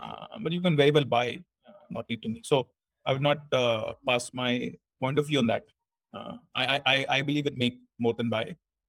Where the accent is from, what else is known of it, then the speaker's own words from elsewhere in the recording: Meerut, Uttar Pradesh, India; So if you say these three, I didn't move at all. You know, I'm born and brought up in Meerut. My schooling was very stable.